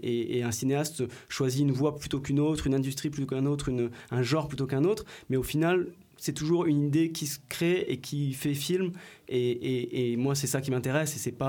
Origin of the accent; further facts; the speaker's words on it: Saint-Gaudens, Occitanie, France; moi, j'ai grandi dans le centre d'art contemporain Chapelle Saint-Jacques